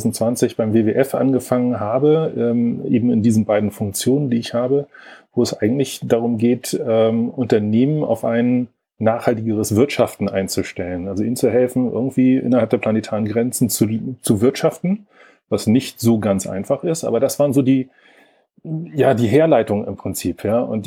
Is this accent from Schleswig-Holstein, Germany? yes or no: yes; Lübeck, Schleswig-Holstein, Germany; Ursprünglich komme ich aus Lübeck, Also wirklich sehr norddeutsch unterwegs.